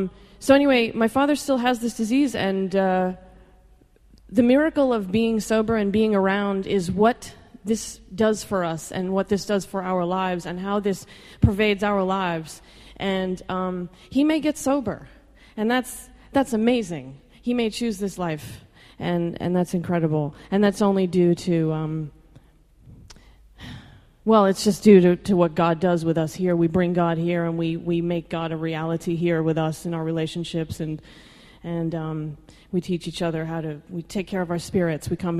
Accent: Calabria, Italy; I've got wine, I'm Italian, I'm from Calabria.

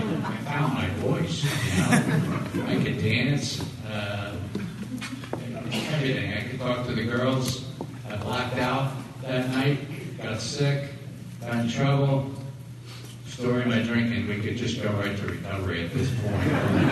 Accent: Larchmont, New York, United States; I grew up briefly in Larchmont, nine kids, which was a normal-sized family, probably. Eight boys, one girl.

